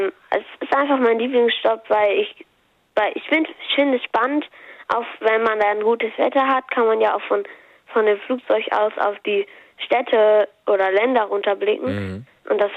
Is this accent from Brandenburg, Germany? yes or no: no; Hamburg, Germany; 10 und ich komme aus Hamburg.